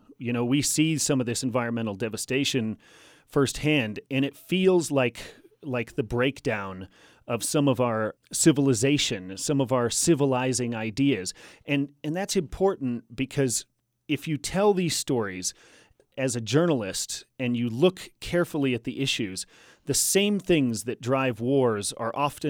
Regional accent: Paonia, Colorado, United States; born there; That's correct. I was born in Paonia, but we're a fourth-generation Aspen family.

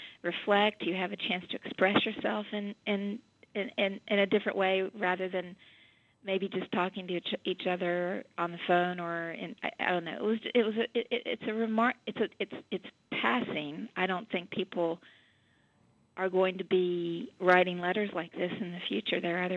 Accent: the South, United States; And I'm from the South, too, so I understood the culture, having grown up in it.

